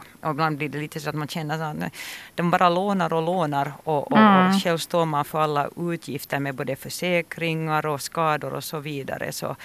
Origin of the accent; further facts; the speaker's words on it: Bromarv, Uusimaa, Finland; när tv kom till min by där jag är uppvuxen och där jag bor fortfarande i Bromar